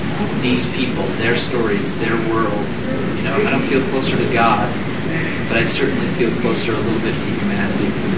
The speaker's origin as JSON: {"language": "English", "town": "Salt Lake City", "region": "Utah", "country": "United States", "tie": "born or raised there", "said": "I grew up and I was raised in Salt Lake, and Mormons tend to put bad things away"}